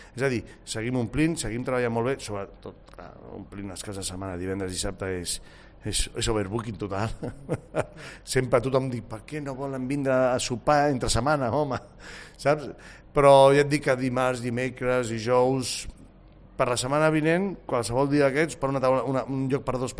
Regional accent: Catalonia, Spain; i com a catalans o mediterranis cobreix moltes de les nostres curiositats i expectatives

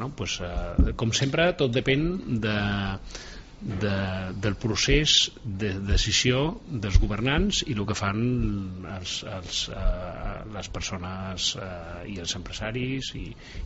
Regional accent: Barcelona, Catalonia, Spain; Moltes vegades quan jo dic que sóc català, perquè ho dic, tinc que explicar que sóc de Barcelona, no?

